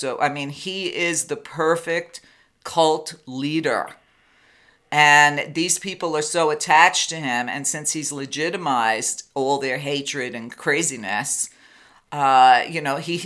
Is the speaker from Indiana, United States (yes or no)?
no; New York, United States; Listen, I grew up in New York, okay, and I grew up in a neighborhood that was half Jewish and half black, okay? We were one of the rare Italians in the neighborhood.